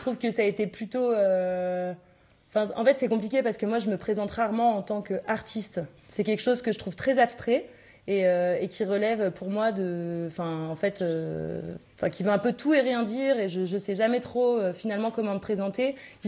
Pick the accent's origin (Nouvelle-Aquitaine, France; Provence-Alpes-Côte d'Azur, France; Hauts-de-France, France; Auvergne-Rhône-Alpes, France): Auvergne-Rhône-Alpes, France; Saint-Pierre-de-Chartreuse; j'ai grandi à Saint-Pierre-de-Chartreuse, j'étais à l'école à Saint-Hugues. Et voilà, après, je suis partie pour faire des études ailleurs et je reviens quand même régulièrement.